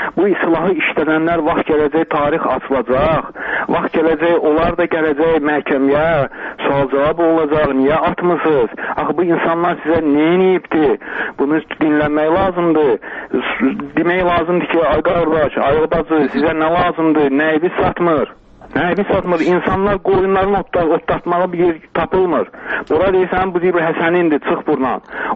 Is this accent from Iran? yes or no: no; Ismayilli, Ismayilli District, Azerbaijan; mən özüm əslən İsmaildanam. Yəni ki, biz biraz keçmişə qayıdacam. 46 yaşım var.